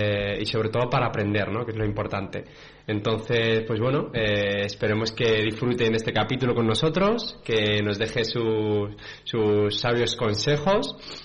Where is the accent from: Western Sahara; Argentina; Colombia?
Western Sahara; hablando un poco del pueblo saharaui, de mi pueblo